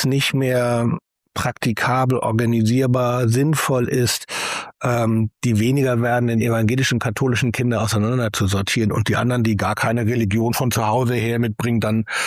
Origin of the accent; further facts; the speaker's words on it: Hamburg, Germany; Ich selber bin ja Hamburger und komme aus einer ganz besonderen religionspädagogischen Situation.